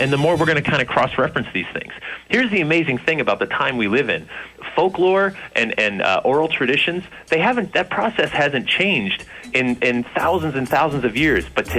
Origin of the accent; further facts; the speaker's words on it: Newtown, Connecticut, United States; now in Massachusetts, United States; I grew up in Newtown and lived in Massachusetts now, you know, pretty much a New England guy my whole life.